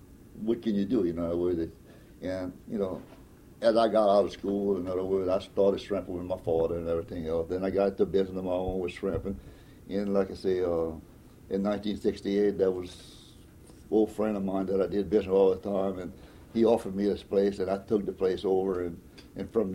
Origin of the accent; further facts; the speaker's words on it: Louisiana, United States; accent: Cajun; We're Cajun down here. We speak different than y'all.